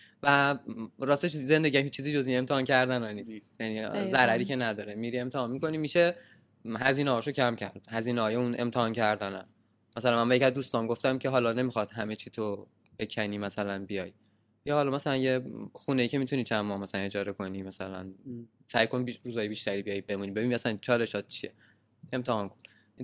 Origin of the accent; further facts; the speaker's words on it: Isfahan, Iran; now in Tehran, Iran; من یادم نمیره وقتی که از اصفهان اومدم تهران، از سرعت پایین راه رفتن آدم تو خیابونه اصفهان عصبانی میشدم